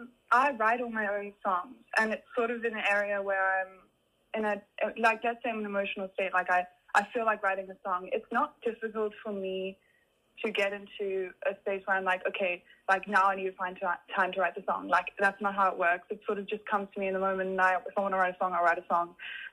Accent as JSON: {"language": "English", "town": "Plettenberg Bay", "region": "Western Cape", "country": "South Africa", "tie": "born or raised there", "said": "So I've grown up in Plettenberg Bay my whole entire life. I've actually never been inside of Joburg. I've only been through the airport."}